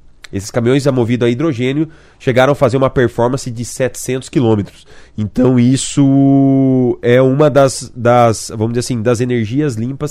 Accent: Paraná, Brazil; sempre nos machucou como paranaense

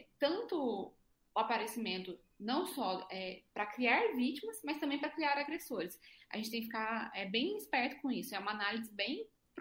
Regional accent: Minas Gerais, Brazil; Eu sou mineira.

